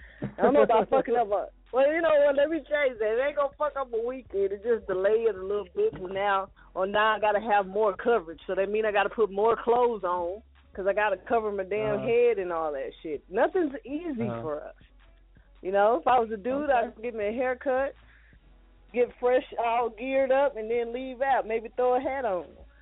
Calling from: Dallas, Texas, United States; I'm calling in from the rainy state of D-Town.

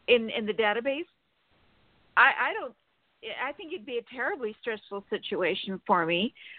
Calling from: Sacramento, California, United States; from Sacramento, California.

